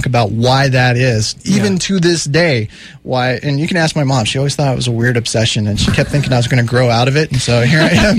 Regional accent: Colorado, United States; It's my home state, and it's been hit hard, and my heart breaks for what's been going on in Colorado the past couple months.

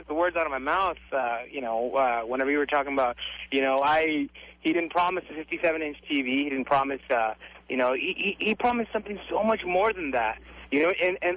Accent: Ciudad Juárez, Chihuahua, Mexico; I mean, I'm from Juarez.

